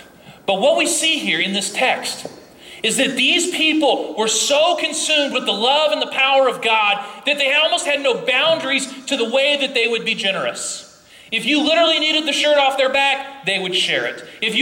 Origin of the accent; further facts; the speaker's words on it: Appalachia, United States; Dean and I grew up in Appalachia. You know what they do at Holy Spirit churches down south in the mountains?